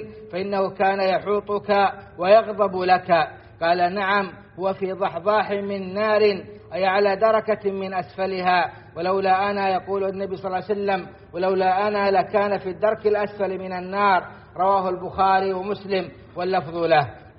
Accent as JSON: {"language": "Arabic", "country": "Saudi Arabia", "said": "وأدم على بلادنا السعودية إيمانها وأمنها واستقرارها"}